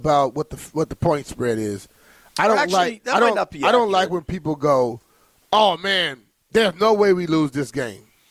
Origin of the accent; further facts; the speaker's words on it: Louisiana, United States; Hell, I came from Louisiana. I was in Louisiana all my life. Then I came here.